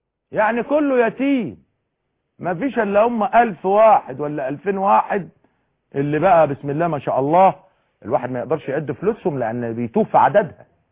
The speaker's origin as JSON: {"language": "Arabic", "country": "Egypt", "said": "ما احنا كلنا مصريين وكلنا عارفين بعض"}